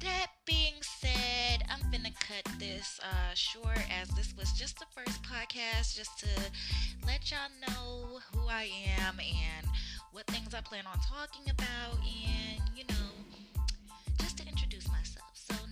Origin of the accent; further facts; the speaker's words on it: New London, Connecticut, United States; moved away as an adult; also born or lived in Duval County, Florida; But I'm originally from Connecticut. Shout out to CT, New London. Hey. I moved from New London in my 20s and moved to Florida.